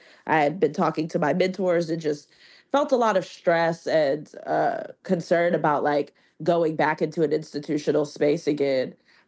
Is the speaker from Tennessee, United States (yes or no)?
yes; Nashville, Tennessee, United States; also born or lived in Louisville; so I'm from Nashville, Tennessee. A lot of people don't know that I'm from the South. I was born in Louisville, Kentucky originally. So I've spent most of my youth in the South.